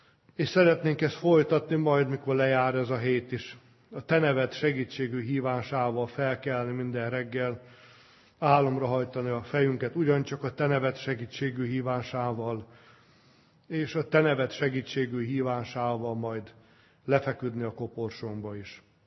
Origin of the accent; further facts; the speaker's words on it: Transylvania, Romania; Mindjárt rájöttek a testvérek, hogy Erdélyből jöttem, ott úgy köszönünk, hogy békesség Istentől.